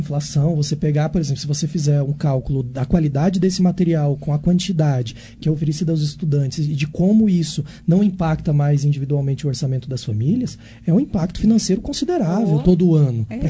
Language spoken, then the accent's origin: Portuguese; São José do Rio Preto, São Paulo, Brazil; Não, eu sou de São José do Rio Preto.